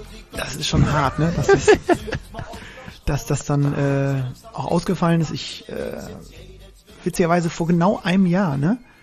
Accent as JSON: {"language": "German", "region": "Northern Germany", "country": "Germany", "said": "auch als Norddeutscher"}